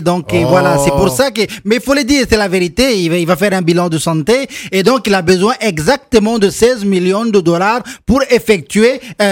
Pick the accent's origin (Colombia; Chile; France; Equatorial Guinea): Equatorial Guinea; chez nous, en Guinée équatoriale